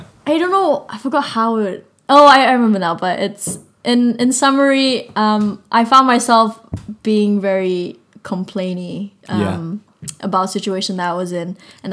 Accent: Malaysia; English is a second language; now in Brighton, United Kingdom; I'm from Malaysia, and so I study abroad. Yeah. I study abroad in Brighton, obviously.

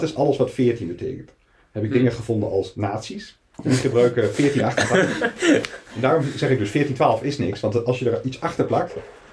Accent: Hengelo, Overijssel, Netherlands; Hey, ik kom zelf uit Hengelo, dus misschien is dat mijn...

